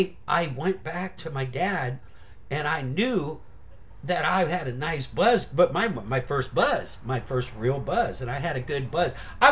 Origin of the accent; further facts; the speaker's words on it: San Francisco, California, United States; there's no public transportation like when I grew up in San Francisco.